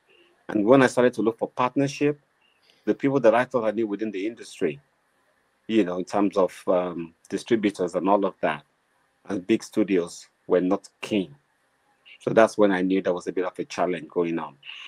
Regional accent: Nigeria; And as one Nigerian to the other, you know how we get all virtue signaling is a big issue

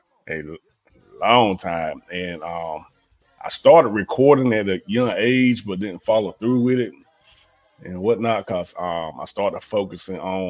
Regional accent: Rocky Mount, North Carolina, United States; moved away as an adult; now in Suffolk, United States; I'm originally from Woodson, North Carolina, Woodson, Rocky Mount. Been there all my life, but I moved to Suffolk, Virginia about a year and a half ago.

